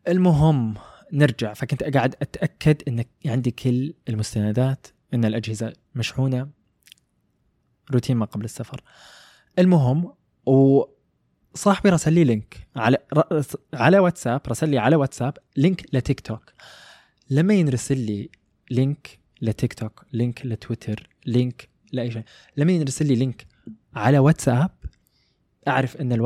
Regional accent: Khobar, Eastern Province, Saudi Arabia; المهم وصلت المطار البحرين اخذت الطياره من رحت دبي من البحرين انا من الخبر فرحت مطار البحرين اخذت الطياره.

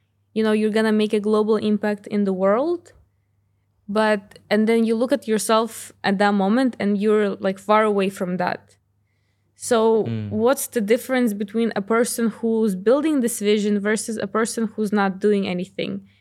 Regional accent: Novovolynsk, Volyn Oblast, Ukraine; because I grew up in Ukraine, first of all, in a very small city. It's 50,000 people.

